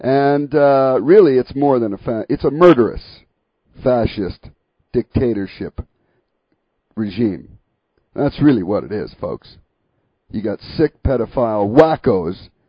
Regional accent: Canada; accent: Canadian; It must be something to do with my Canadian accent.

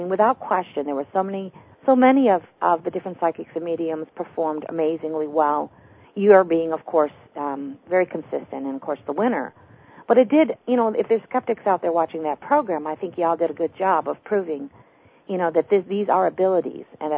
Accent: Pennsylvania, United States; you also are going to be in my home state here in Pennsylvania

